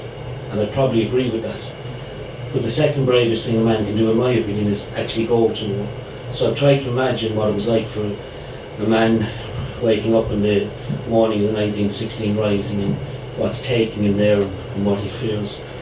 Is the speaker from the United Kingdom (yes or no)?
yes; England, United Kingdom; I was born in England and of Irish parents. I've lived here all my life.